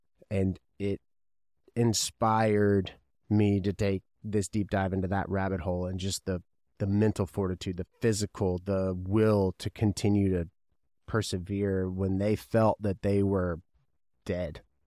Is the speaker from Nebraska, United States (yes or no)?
no; Owensboro, Kentucky, United States; Lexington, Kentucky is only a few hours from my hometown of Owensboro, Kentucky.